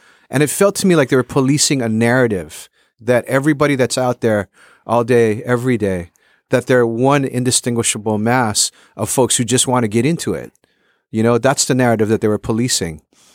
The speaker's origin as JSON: {"language": "English", "town": "Honolulu", "region": "Hawaii", "country": "United States", "tie": "born or raised there", "said": "My mom worked in the police department. I grew up in Honolulu, Hawaii."}